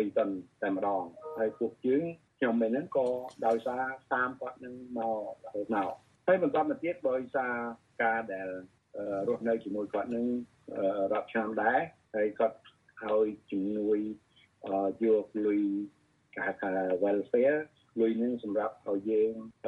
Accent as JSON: {"language": "Khmer", "region": "Battambang", "country": "Cambodia", "said": "ខ្ញុំអ្នកបាត់ដំបង"}